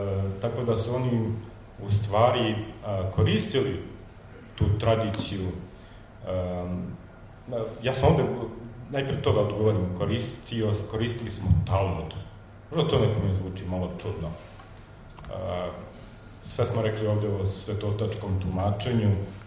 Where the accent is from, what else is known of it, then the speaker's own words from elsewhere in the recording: Bosnia & Herzegovina; u stvari to je, kako se kod nas u Bosni kaže, muštuluk.